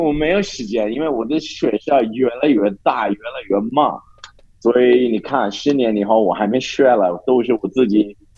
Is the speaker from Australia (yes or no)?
yes; Sydney, New South Wales, Australia; Chinese is a second language; now in Hohhot, China; 我从悉尼来的，悉尼澳大利亚。现在我在你们的老家中国，我在北方内蒙古呼和浩特